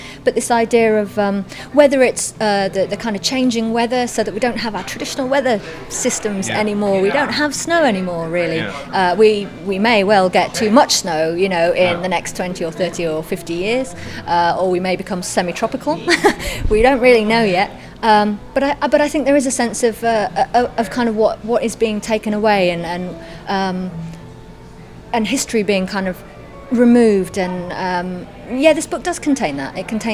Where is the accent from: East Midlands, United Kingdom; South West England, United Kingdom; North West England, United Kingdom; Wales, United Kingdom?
North West England, United Kingdom; Penrith; now in Carlisle, United Kingdom; So Penrith is the town where, it was my hometown, I went to school there